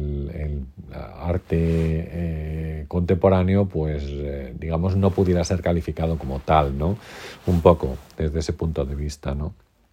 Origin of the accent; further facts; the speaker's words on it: Gajates, Castile and León, Spain; gente, amigos de Alba de Tormes, de mi pueblo, que se llama Gajates, y de algún sitio más